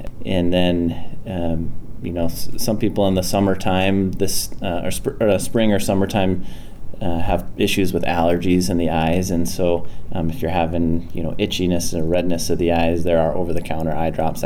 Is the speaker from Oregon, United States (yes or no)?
no; Sioux Falls, South Dakota, United States; I grew up in Sioux Falls, South Dakota. That's where I went to high school and did my undergraduate at University of Sioux Falls there.